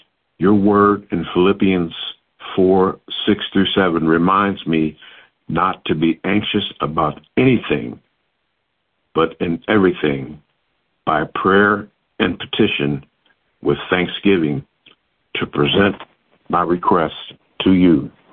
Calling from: Lincoln Heights, Ohio, United States; I come to you from Lincoln Heights, Ohio.

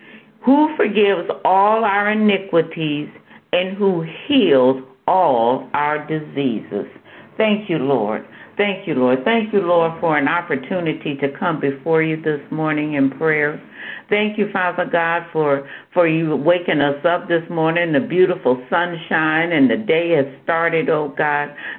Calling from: Cleveland, Ohio, United States; I'm calling from Cleveland, Ohio.

